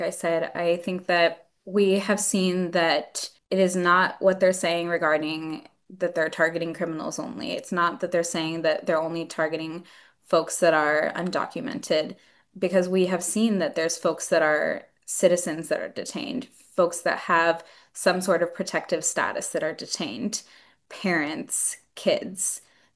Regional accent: Oregon, United States; I mean, my parents, my mom arrived in 1986, my dad arrived in 1992, and we were born and raised in Oregon. I mean, this is where my parents called home since then, and it's the place that me and my brother grew up

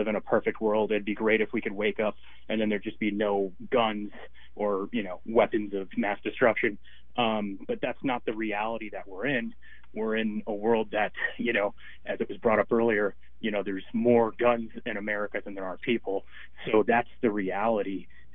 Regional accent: Arizona, United States; I'm from Arizona. You know, so I got to be around them.

